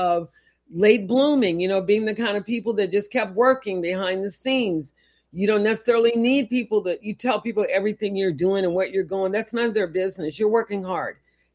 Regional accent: the South, United States; Myself as a woman of color, a Black woman growing up in the South with very negative images.

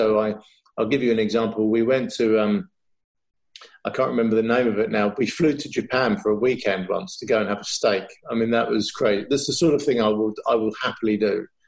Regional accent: London, United Kingdom; when I grew up in London. I used to work nearby in Bibendum and I lived there for a while.

